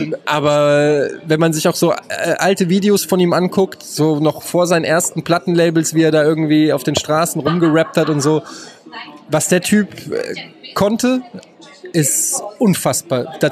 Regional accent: Frankfurt, Hesse, Germany; Ja, also als Frankfurter muss ich sagen, feiere ich ihn total. Ich habe im Gallus gelebt

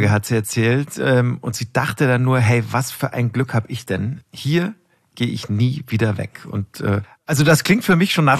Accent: Munich, Bavaria, Germany; ich komme aus München.

